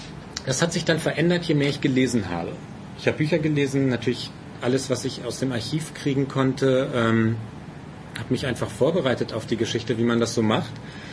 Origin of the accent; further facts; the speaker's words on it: Münster, North Rhine-Westphalia, Germany; eine war in Münster, meiner Heimatstadt